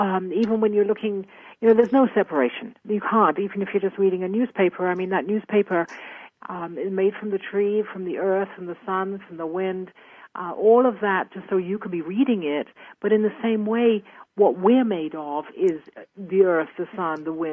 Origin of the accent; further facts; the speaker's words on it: London, United Kingdom; I grew up in London, and my mother was a Buddhist, or she had become a Buddhist when I was about 10.